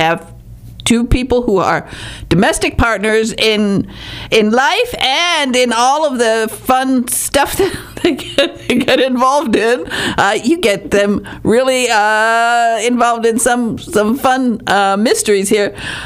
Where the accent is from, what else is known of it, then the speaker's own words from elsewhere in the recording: Highland Park, Michigan, United States; And as I mentioned to you that when I grew up in Highland Park.